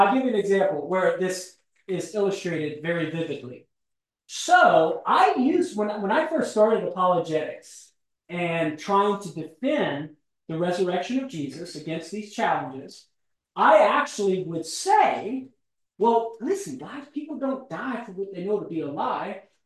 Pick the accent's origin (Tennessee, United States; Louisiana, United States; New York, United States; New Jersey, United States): Louisiana, United States; now in Oklahoma, United States; I'm from Southern Louisiana, man. I talk worse than y'all sometimes.